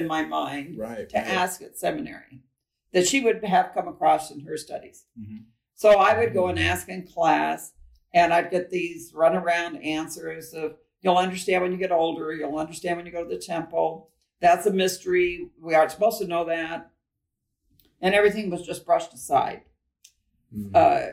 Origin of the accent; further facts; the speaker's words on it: California, United States; also born or lived in Salt Lake City, Utah; now in Utah, United States; And I was born here in Salt Lake as well, but here in Utah. But I was raised in Southern California.